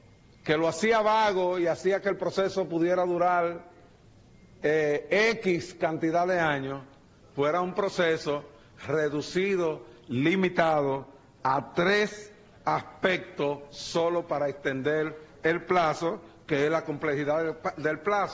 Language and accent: Spanish; Dominican Republic; yo también, como dominicano